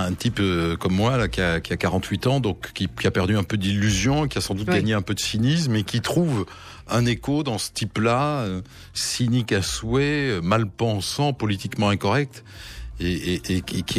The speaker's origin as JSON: {"language": "French", "town": "Bayonne", "region": "Nouvelle-Aquitaine", "country": "France", "tie": "born there", "said": "je suis né à Bayonne et j'y habite parce que ma foi, c'est parmi les régions dans lesquelles on est, c'est une des régions agréables où vivre. Donc j'y vis."}